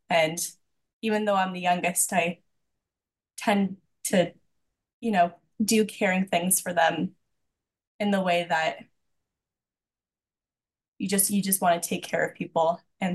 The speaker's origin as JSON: {"language": "English", "town": "Port Hope", "region": "Ontario", "country": "Canada", "tie": "born or raised there", "said": "I was born and raised in Port Hope. I am a Christian."}